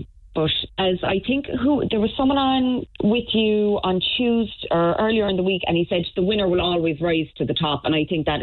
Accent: Ireland; oh my God, maybe we're just blindsided because we're Irish and we just think they're so amazing.

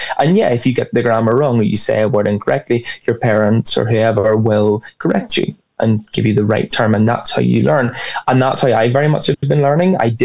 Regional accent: Ireland; We have an accent that is built for the Irish language, for the dialect of where we live and we grew up in. The how I viewed Ireland is

